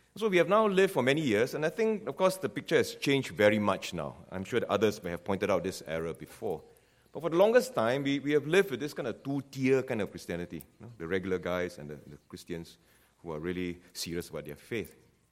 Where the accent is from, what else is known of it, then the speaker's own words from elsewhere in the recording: Penang, Malaysia; So I was from Malaysia, as been told, from Penang, this island in the north of Malaysia.